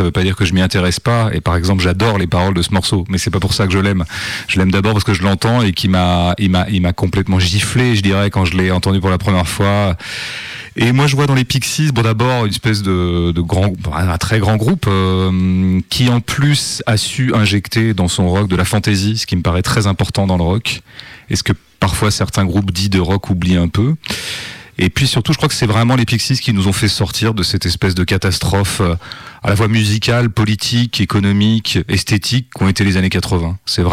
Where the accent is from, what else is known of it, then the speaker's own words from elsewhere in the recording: Pays de la Loire, France; Je suis natif de Vendée, dans la Vendée Sud, qui est une Vendée plus républicaine que, je dirais, le nord de la Vendée